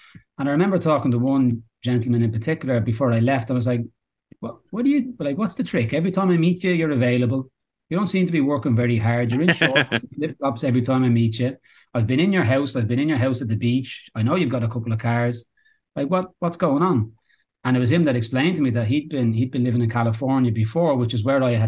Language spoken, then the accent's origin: English; Dublin, Leinster, Ireland; moved away as an adult; also born or lived in Australia; So I'm born and bred in Dublin, Ireland, where my family also lives now. When I was about 19, 20, got itchy feet, went traveling, lived in Australia, Europe, Southeast Asia, different places for many years.